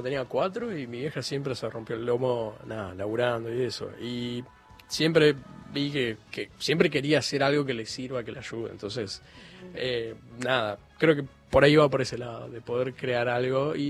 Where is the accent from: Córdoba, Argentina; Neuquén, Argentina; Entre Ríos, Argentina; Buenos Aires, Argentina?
Buenos Aires, Argentina; yo nací en Pompeya, vivo en Pompeya